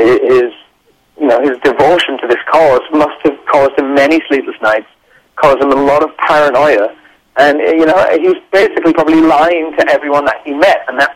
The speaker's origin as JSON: {"language": "English", "region": "England", "country": "United Kingdom", "said": "me being English, I was incredibly ill-informed."}